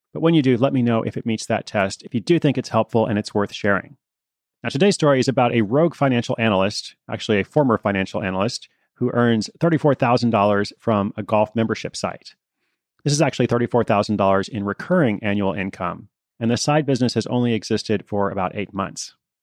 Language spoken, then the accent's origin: English; Portland, Oregon, United States; my hometown of Portland the day after that.